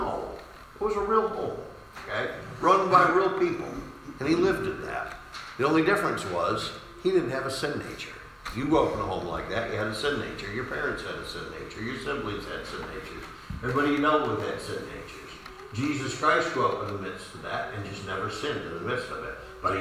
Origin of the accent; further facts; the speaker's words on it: Machias, Maine, United States; You know, we grew up in Machias. Five children.